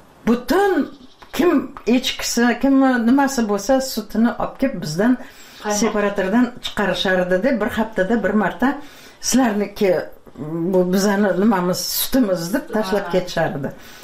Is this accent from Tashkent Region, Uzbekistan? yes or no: yes; Piskent, Tashkent Region, Uzbekistan; Men shu yerda tug'ilganman-da. Eshik deraza bo'lmagan. Piskentda, garnak degan yer bor edi, leshoz degan.